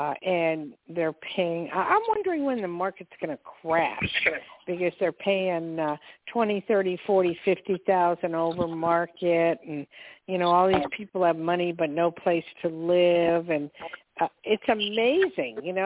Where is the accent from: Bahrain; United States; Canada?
United States; New Jersey; also born or lived in New York; I'm from Jersey, and I have a hard time with the accent as well sometimes.